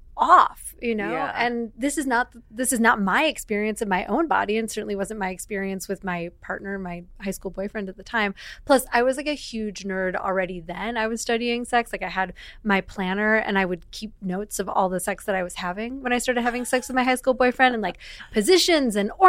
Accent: Midwest, United States; but I grew up in the Midwest.

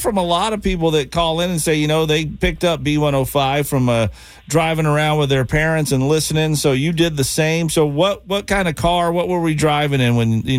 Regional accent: Tennessee, United States; Marty, I grew up in Tennessee, right outside of Nashville, and a big part of my summers were spent at the Opryland Amusement Park.

